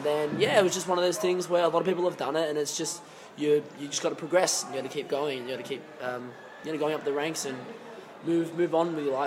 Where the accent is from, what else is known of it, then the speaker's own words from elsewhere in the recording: Wagga Wagga, New South Wales, Australia; so I lived in a small town of Wagga Wagga, which is